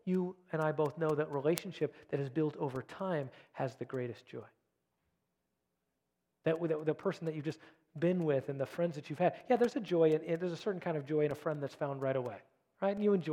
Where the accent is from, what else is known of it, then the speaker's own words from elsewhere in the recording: California, United States; I grew up in California, and I loved to go to the beach.